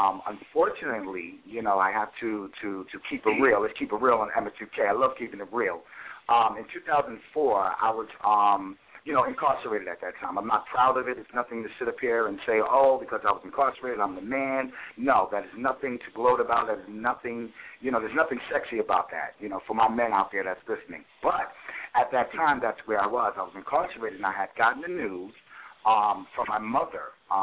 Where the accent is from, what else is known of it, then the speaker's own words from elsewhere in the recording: Bronx, New York, United States; In our community, you know, from the BX, I'm originally from the Bronx, stand up BX